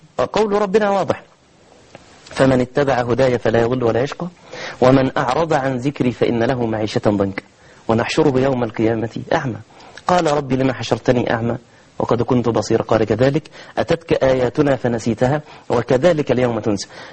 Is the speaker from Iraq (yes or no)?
no; Egypt